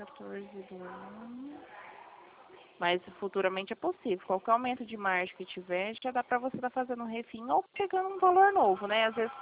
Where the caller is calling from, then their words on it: São Paulo, Brazil; Fala aqui de São Paulo, da Central do Santander.